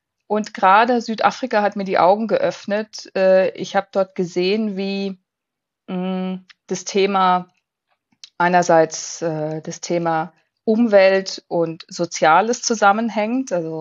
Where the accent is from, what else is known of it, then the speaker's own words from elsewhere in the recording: Freiburg, Baden-Württemberg, Germany; also born or lived in Ivory Coast; Ja, also ich komme aus Freiburg erstmal, und was mich fürs Leben geprägt hat, war meine Kindheit an der Elfenbeinküste. Da bin ich in die Grundschule gegangen